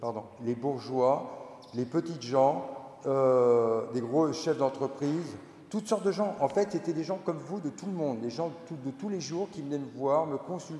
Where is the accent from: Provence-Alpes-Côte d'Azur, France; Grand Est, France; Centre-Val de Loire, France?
Centre-Val de Loire, France; Je viens de Touraine, comme m'a dit Père Timothée, en Indre-et-Loire, dans le Nord, pour vous, le Nord.